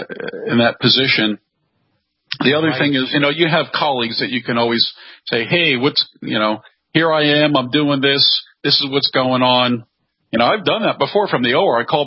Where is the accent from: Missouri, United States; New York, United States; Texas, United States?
Texas, United States; San Antonio; from San Antonio.